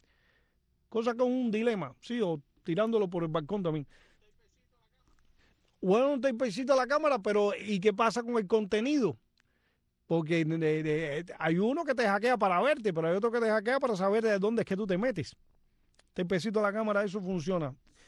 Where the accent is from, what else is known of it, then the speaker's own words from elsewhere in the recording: Cuba; moved away; Hasta dónde, hace 25 años que salí de Cuba, pero los televisores en Cuba eran, y eran enormes